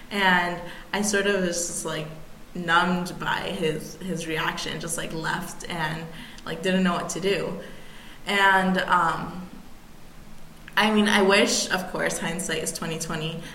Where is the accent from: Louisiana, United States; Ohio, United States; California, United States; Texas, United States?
Ohio, United States; Upper Arlington; And growing up in Upper Arlington, I was very sheltered. Very, very sheltered.